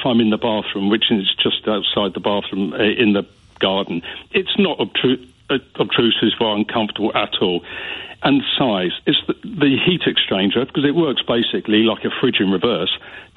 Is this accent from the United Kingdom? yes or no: yes; United Kingdom; now in Germany; Well, I say we, I'm still a Brit.